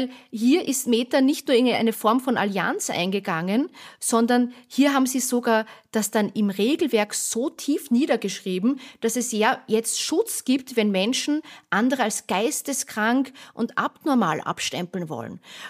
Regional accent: Austria; aber ich bin ja Österreicherin.

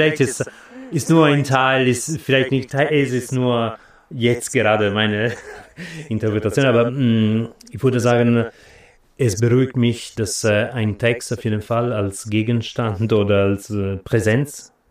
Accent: Italy; German is a second language; now in Berlin, Germany; ich komme ursprünglich aus Italien, wie vom Akzent auch eventuell rauszuhören ist. Ich lebe in Berlin aber seit länger als 10 Jahren

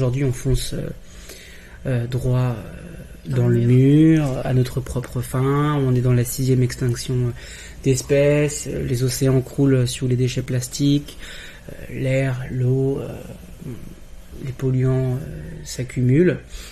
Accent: Saint-Malo, Brittany, France; born there

